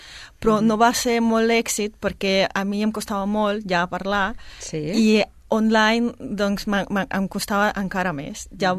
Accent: Russia; Catalan is a second language; now in Castellar del Vallès, Spain; De Rússia.

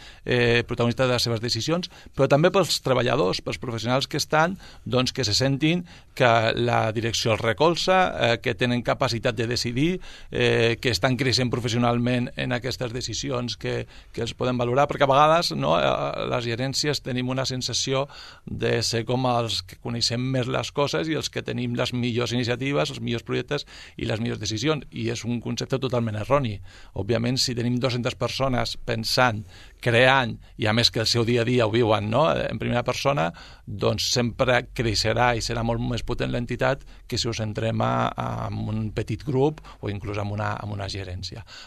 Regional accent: Sabadell, Catalonia, Spain; jo soc del barri de Can Déu, els meus pares encara viuen allà

